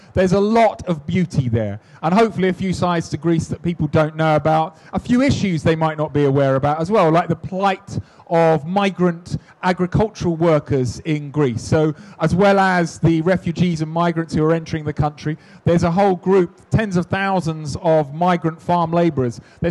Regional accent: United Kingdom; I love Blighty. I love being British

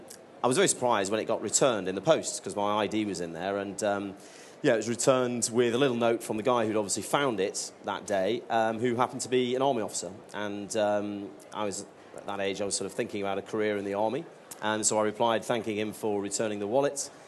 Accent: Stoke-on-Trent, West Midlands, United Kingdom; Well, I grew up in Stoke-on-Trent

